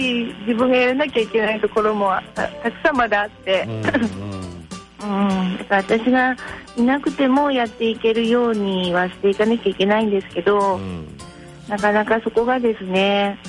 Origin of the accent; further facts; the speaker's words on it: Fukuoka, Japan; あ、福岡です。